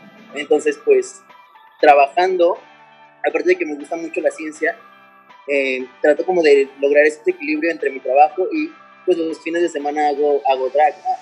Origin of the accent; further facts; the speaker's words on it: Guadalajara, Jalisco, Mexico; la Universidad de Guadalajara, de aquí de donde soy.